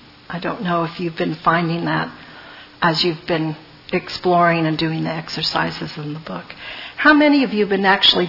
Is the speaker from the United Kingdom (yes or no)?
no; United States; I'm an American. I'm a mix.